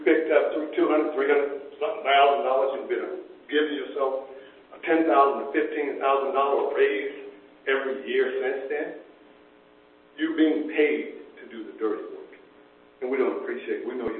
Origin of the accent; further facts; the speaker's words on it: Mississippi, United States; moved away as an adult; now in Dallas, United States; Now, I'm an Ole Miss graduate. I played football down here. I came from Mississippi, trusting the city of Dallas to take care of myself and my family